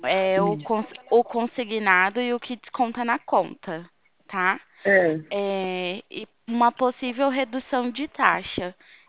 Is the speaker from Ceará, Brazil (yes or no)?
no; Porto Ferreira, São Paulo, Brazil; Mas eu sou daqui de Porto.